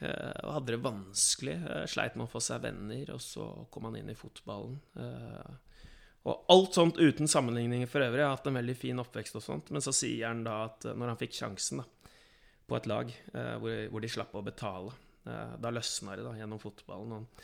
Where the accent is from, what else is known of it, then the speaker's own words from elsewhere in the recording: Oslo, Norway; gjennom venner og oppveksten i Oslo. Så det er vanskelig å si hvem jeg er, men jeg kaller meg selv en hybrid.